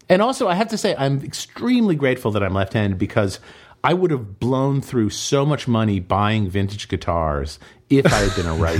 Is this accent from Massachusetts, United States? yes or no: yes; Boston, Massachusetts, United States; even just growing up in the Boston, like, the sort of burgeoning punk rock new wave scene of Boston in the 70s